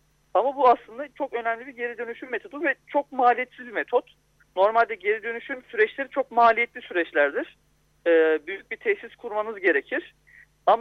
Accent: Balıkesir, Turkey; Balıkesirliyim ben de.

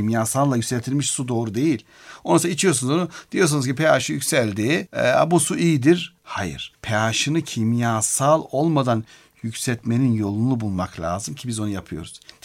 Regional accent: Black Sea Region, Turkey; Mesela ben Karadenizliyim, o yaylaların su inanılmaz güzel.

